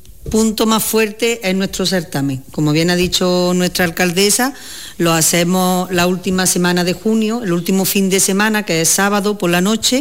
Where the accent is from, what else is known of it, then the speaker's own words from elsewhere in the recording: Andalusia, Spain; tampoco queremos olvidar nuestras raíces, somos andaluces